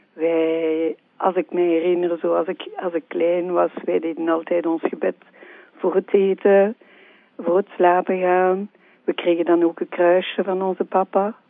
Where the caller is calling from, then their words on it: Forest, Brussels-Capital Region, Belgium; also born or lived in Ixelles; Ja, inderdaad. Ik woon dus momenteel in Vorst, maar wij hebben heel lang eigenlijk in Elsene gewoond.